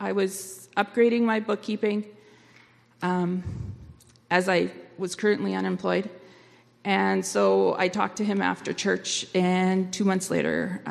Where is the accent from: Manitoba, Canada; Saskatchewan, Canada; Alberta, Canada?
Manitoba, Canada; Blumenort; I grew up in Blumenort. Some of you are going to recognize me from there.